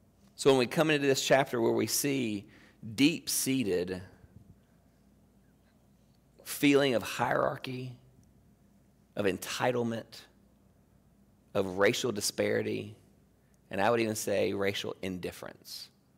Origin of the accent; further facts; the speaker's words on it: United States; born there; I am proud that I am born here, that I'm an American.